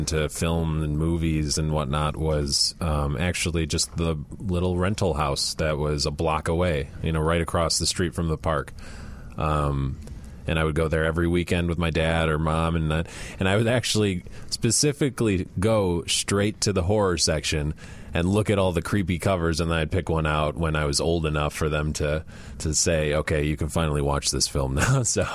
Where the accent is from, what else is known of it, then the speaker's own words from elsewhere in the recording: Chicago, Illinois, United States; Portage Park area, yeah. Chicago, Illinois, my entire life.